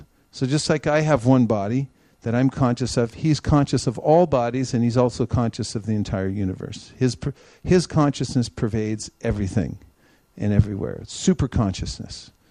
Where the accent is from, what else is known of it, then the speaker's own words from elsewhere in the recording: California, United States; born there; For instance, I was born in California. So someone says, who are you? Say, oh, I'm a Californian.